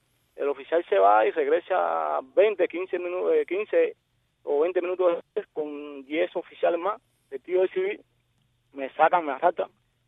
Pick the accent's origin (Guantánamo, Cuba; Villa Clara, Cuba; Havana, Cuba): Guantánamo, Cuba; yo tenía libre circulación en mi país siempre y cuando no violara la ley